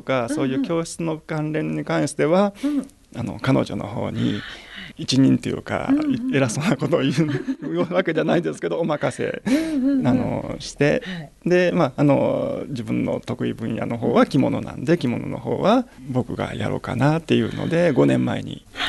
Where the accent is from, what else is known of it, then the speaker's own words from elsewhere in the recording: Kyoto, Japan; 京都の方なんですけれども。